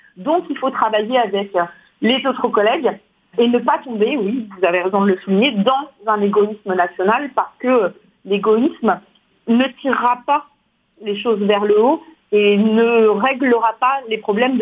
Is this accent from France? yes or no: yes; France; j'ai aussi un prisme national parce que je suis française.